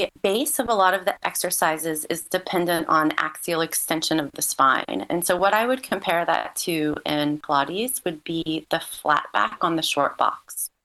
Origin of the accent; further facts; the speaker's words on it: Louisiana, United States; And I'm originally from Louisiana. I was at home visiting friends.